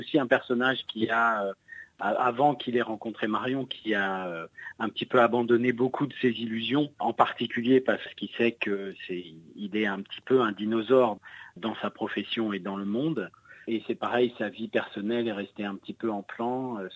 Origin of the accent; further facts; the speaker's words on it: France; moved away; quand on est français expatrié